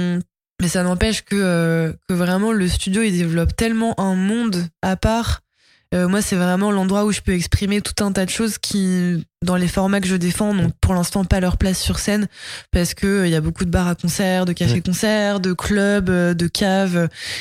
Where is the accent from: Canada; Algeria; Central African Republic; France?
France; Colombes, Île-de-France; Il se trouve qu'il y avait une école de musique dans la commune où j'ai grandi, à Colombes, dans les Hauts-de-Seine.